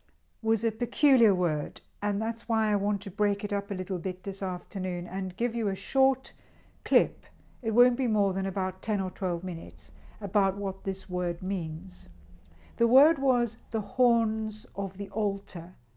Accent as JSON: {"language": "English", "country": "South Africa", "moved": "yes", "lives_now": "England, United Kingdom", "said": "As you can hear, I'm not English, I am a South African, but I've lived in England now for 20 years"}